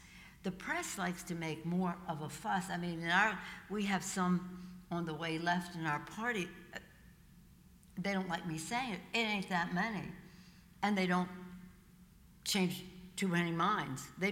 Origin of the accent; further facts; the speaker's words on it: Baltimore, Maryland, United States; I was born in Baltimore, in the Italian section where I grew up, where my parents died, where our family, that's who we were.